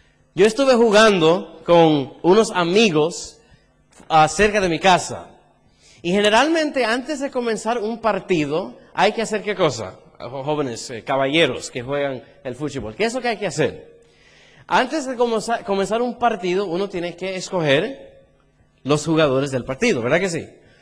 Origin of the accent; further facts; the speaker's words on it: United States; born there; yo nací en los Estados Unidos, pero mis padres son de la República Dominicana, que es una isla muy chiquito, que está al lado de Puerto Rico y Haití.